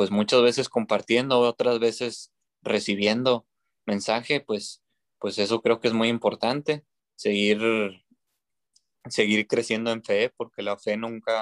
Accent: Monterrey, Nuevo León, Mexico; porque yo soy de Monterrey, por ahí se hacen muchas carnes asadas.

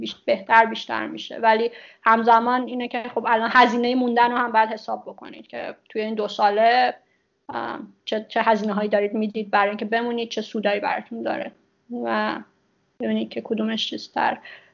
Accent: Shiraz, Fars, Iran; کلن به عنوان یه شیرازی مجبورم

